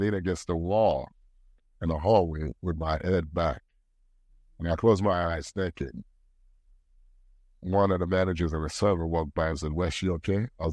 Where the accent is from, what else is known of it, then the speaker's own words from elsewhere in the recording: East Orange, New Jersey, United States; now in Brooklyn, United States; I'm from the hood. I grew up in East Orange. I spent some time in Brooklyn now. I'm well seasoned as a Brooklynite. I've been in New York for 15 years now, so that makes me a New Yorker now, I think.